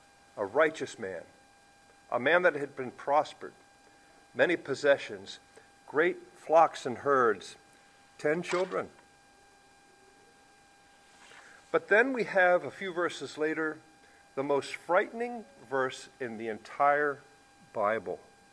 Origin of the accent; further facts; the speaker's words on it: Baltimore, Maryland, United States; I was 5 years old, and we moved to a new home in Baltimore City. I grew up in Baltimore.